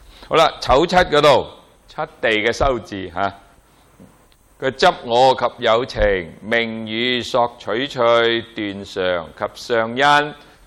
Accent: China; 我哋中國人最叻噶嘛

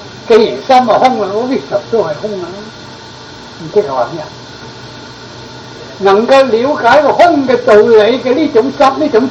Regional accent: China; 我哋中国人早有讲过噶嘛。

